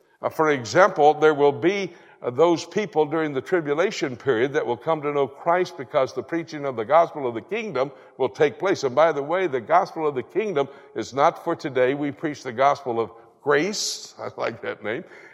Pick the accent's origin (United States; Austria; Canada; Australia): United States; Florida; I was born in Florida. I'm a Floridian.